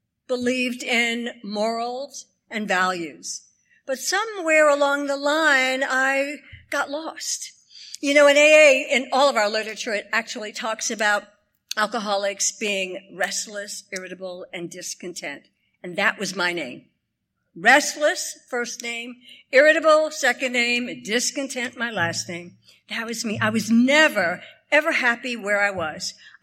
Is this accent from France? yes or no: no; the South, United States; I grew up in the South during the time of lynchings.